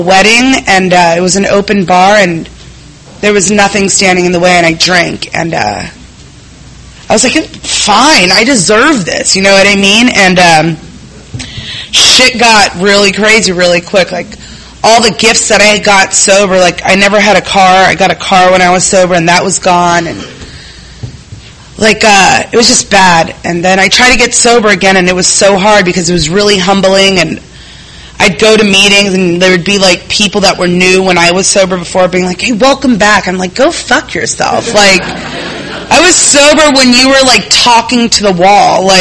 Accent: National City, California, United States; also born or lived in San Diego; I was born here in San Diego, grew up in National City. I was the youngest of three, and we all had different fathers, and they were brown, and I was white. And my family's Mexican. I'm Mexican.

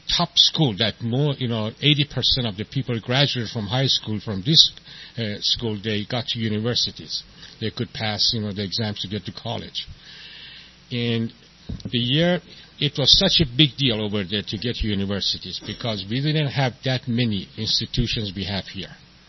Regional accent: Tehran, Tehran Province, Iran; English is a second language; also born or lived in Chicago; now in San Diego, United States; you might be able to say from my accent that I'm not from San Diego, you know, although they introduced me right. And I was born in Tehran, Iran. And I came here. I landed in Chicago in 1976, and then I came to San Diego in 1987

